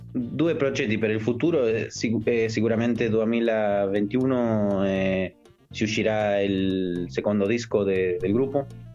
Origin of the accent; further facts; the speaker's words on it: Trelew, Chubut, Argentina; Italian is a second language; nella mia città, che si chiama Trelew, si trova a 60 km di Puerto Madryn